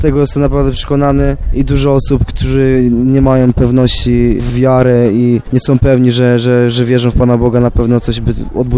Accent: Kępno, Greater Poland Voivodeship, Poland; Przyjechaliśmy ogólnie z Kępna

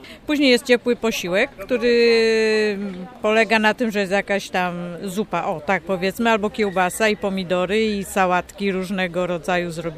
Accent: Koźmin Wielkopolski, Greater Poland Voivodeship, Poland; A ja jestem z Koźmina, z parafii z świętego Stanisława.

